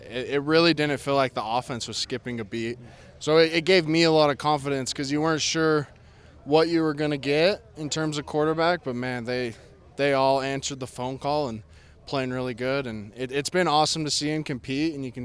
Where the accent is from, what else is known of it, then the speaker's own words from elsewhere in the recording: Oakley, United States; So Camas is where my high school's at. I grew up in Oakley, if you know where that's at.